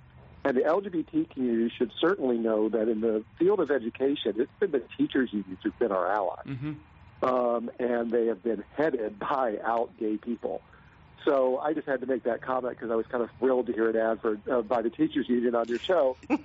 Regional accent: North Carolina, United States; I grew up in North Carolina, fundamentalist family, very, very difficult to grow up being gay in the late 70s, early 80s.

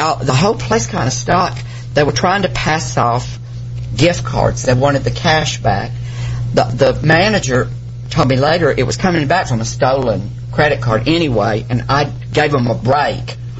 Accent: Tennessee, United States; now in Fort Worth, United States; No, but I knew Texas. I knew that heat. I grew up in Tennessee.

